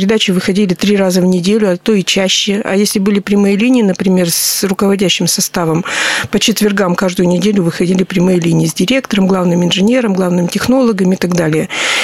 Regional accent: Perm, Perm Krai, Russia; Родилась в Перми 25 января, в Татьянин день. Вот. Закончила школу 117, это на зеленом хозяйстве. Ну, пермики знают, улица Чкалова.

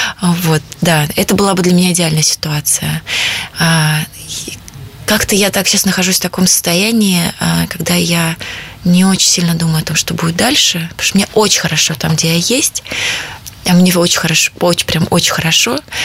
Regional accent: Russia; я из России, хотя раньше я, например, не считала себя русским человеком, получаю за границей образование и живя там, сейчас я очень хорошо себя чувствую русским человеком

